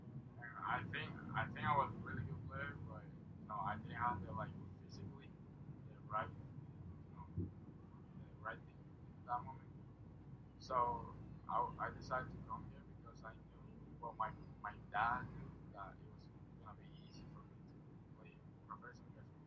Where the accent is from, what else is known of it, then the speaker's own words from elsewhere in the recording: Venezuela; also born or lived in New York; I was born in New York when I was 3 months old. I went to Venezuela and I was raised over there.